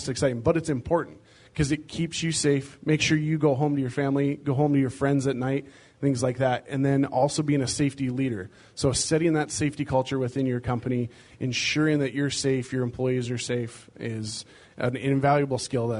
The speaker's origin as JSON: {"language": "English", "town": "Great Falls", "region": "Montana", "country": "United States", "said": "I'm from Great Falls."}